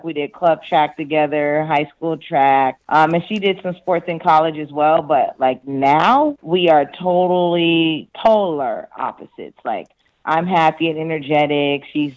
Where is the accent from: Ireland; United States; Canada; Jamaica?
Jamaica; You know, I'm Jamaican, so I relate to that.